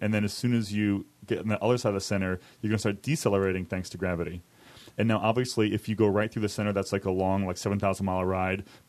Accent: San Francisco, California, United States; from San Francisco.

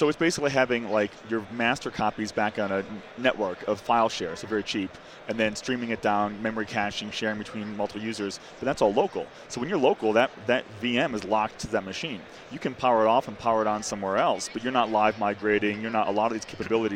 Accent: Ohio, United States; I'm from Ohio, so that sounds like the way that...

